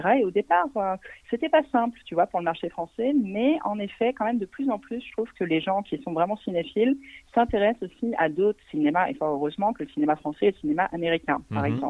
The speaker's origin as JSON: {"language": "French", "country": "France", "said": "nous, en tant que Français, on ne connaît pas forcément le cinéma turc"}